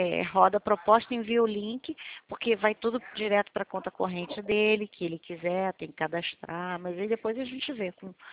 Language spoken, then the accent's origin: Portuguese; Rio de Janeiro, Brazil; Eu sou do Rio de Janeiro